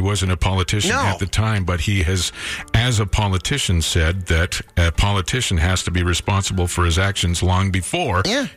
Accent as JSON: {"language": "English", "town": "Creston", "region": "British Columbia", "country": "Canada", "tie": "born or raised there", "said": "Trudeau and the possible sexual harassment or groping at the Kokanee Music Festival in Creston, B.C., my hometown."}